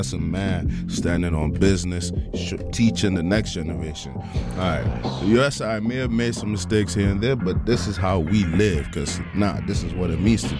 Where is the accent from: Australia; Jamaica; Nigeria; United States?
Nigeria; Abuja, Federal Capital Territory; I grew up in Abuja, but okay. I'm originally from Benue State, Idoma people.